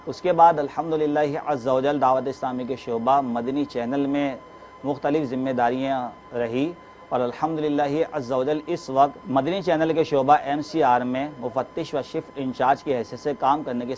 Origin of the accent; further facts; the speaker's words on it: Karachi, Sindh, Pakistan; میرا تعلق باب المدینہ کراچی سے ہے.